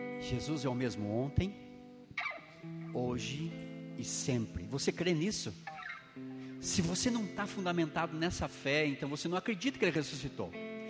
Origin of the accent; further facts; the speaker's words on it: Prudentópolis, Paraná, Brazil; Eu sou lá de Prudentópolis e sou, como bom prudentopolitano, sou um ex-católico ucraniano ortodoxo.